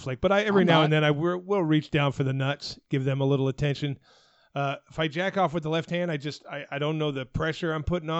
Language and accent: English; Arizona, United States; And I'm growing up in Arizona. Now, we had no baseball team when I grew up.